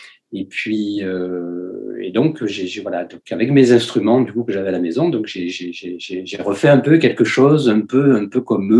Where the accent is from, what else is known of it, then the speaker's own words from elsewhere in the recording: Nice, Provence-Alpes-Côte d'Azur, France; je suis né à Nice et j'ai vécu beaucoup dans la ville, mais c'est vrai que les Alpes-Maritimes, enfin tout ce qui est montagne, pas la mer